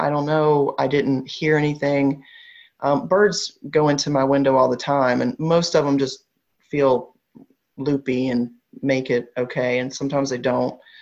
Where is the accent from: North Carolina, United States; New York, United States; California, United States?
North Carolina, United States; Growing up in North Carolina, it's like our state bird or something.